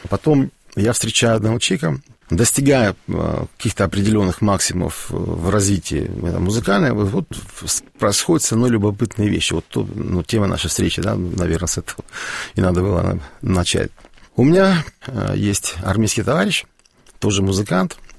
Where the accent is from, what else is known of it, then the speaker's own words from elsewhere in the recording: Kislovodsk, Stavropol Krai, Russia; born there; вот у меня все родственники из Сибири, кроме меня, да, вот точно, вот, потому что я родился на Северном Кавказе, в городе Кисловодске.